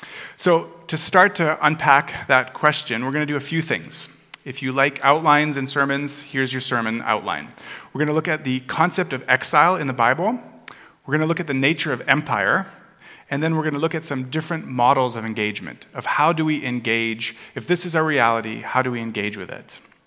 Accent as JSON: {"language": "English", "country": "Germany", "lives_now": "Canada", "said": "I'm not Canadian, I'm German. So, I am an exile. I'm living outside of my home country."}